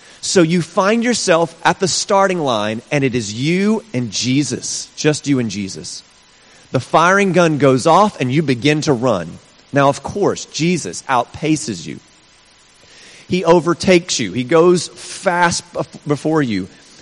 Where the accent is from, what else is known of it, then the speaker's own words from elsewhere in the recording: South Carolina, United States; Growing up in South Carolina, that's where I'm from originally, I had 2 sisters.